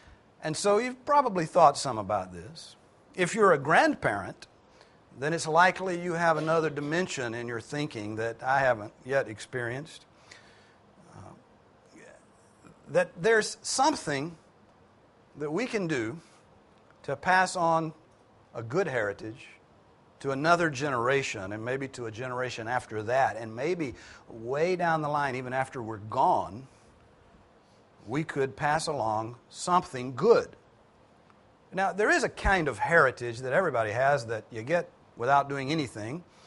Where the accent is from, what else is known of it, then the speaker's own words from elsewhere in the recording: the South, United States; We lose track way back there in the 1700s, but we're Southern Americans, and that's different.